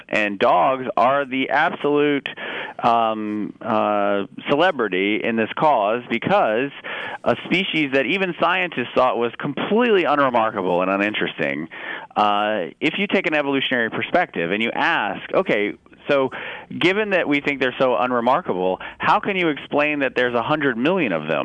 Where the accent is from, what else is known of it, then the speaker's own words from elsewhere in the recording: Atlanta, Georgia, United States; Well, I grew up in Atlanta, Georgia